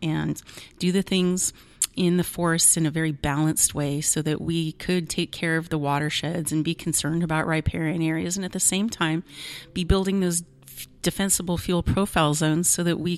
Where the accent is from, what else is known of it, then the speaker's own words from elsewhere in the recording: Shingletown, California, United States; one of the benefits I had growing up in Shingletown is that Charlie Menor was our superintendent principal for most of the time that I attended that school.